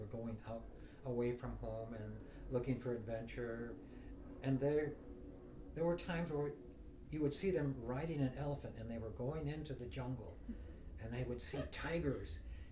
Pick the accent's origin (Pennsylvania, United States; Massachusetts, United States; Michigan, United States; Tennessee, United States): Michigan, United States; Number one, I was born in Michigan.